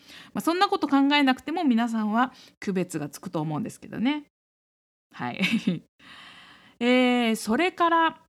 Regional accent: Fuji, Shizuoka, Japan; 私の地元静岡県富士市の電車の駅でいうと

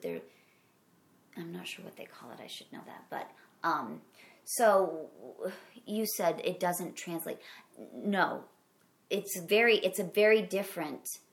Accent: Midwest, United States; accent: Midwestern; My Midwestern accent just came out.

